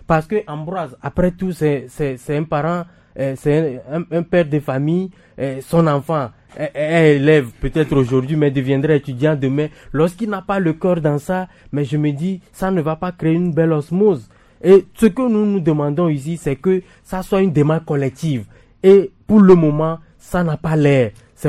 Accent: Togo; parce que on est togolais, on comprend

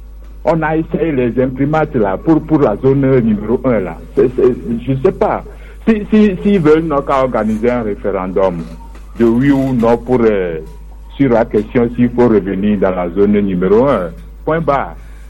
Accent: Togo; Et pour le cas Ferdinand, franchement, nous sommes tous des Togolais.

